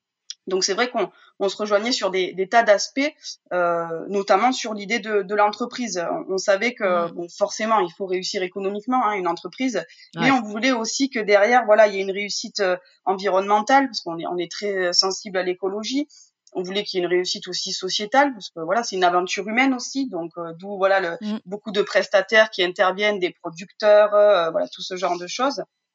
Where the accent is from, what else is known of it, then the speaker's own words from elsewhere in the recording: Occitanie, France; donc je suis des Cévennes et je suis formulatrice de produits cosmétiques.